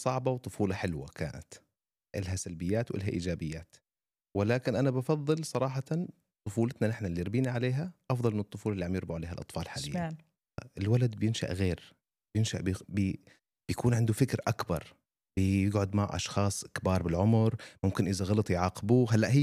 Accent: Syria; now in United Arab Emirates; أنا تقريبا لما بلشت الحرب عندنا بسوريا كنت بصف الثامن، عمري 14 سنة.

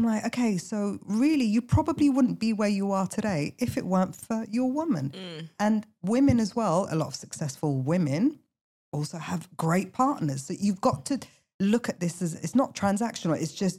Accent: London, United Kingdom; no, I wasn't born in London actually, but I was raised in London.

